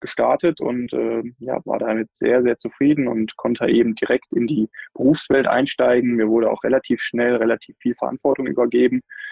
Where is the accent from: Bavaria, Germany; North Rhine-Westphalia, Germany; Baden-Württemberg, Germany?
North Rhine-Westphalia, Germany; Moers; Aber in der Stadt, in der ich groß geworden bin, in Moers